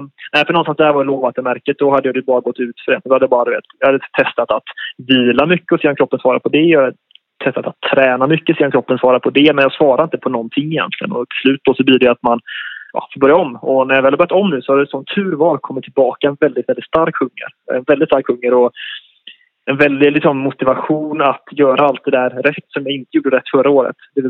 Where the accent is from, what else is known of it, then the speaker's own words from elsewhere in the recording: Sweden; 30 januari flyger jag hemåt och landar till 1 januari hemma i Sverige.